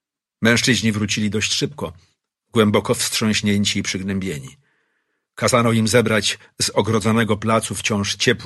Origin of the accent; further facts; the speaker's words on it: Izbica, Lublin Voivodeship, Poland; Urodziłem się w 1927 roku w Izbicy i tam spędziłem dzieciństwo, co odcisnęło piętno na całym moim życiu.